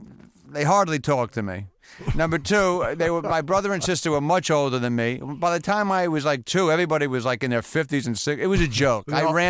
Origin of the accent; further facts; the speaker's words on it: Brooklyn, New York, United States; born there; also born or lived in New Jersey; I was born in Brooklyn, but I was the baby in the family.